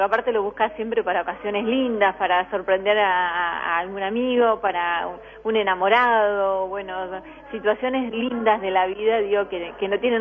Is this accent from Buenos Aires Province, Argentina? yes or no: no; Entre Ríos, Argentina; yo vengo de Entre Ríos, en ese momento estaba trabajando en Concepción del Uruguay, en un banco.